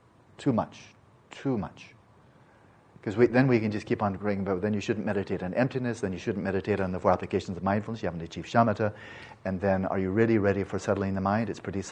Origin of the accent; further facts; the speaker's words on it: United States; I'm speaking as an American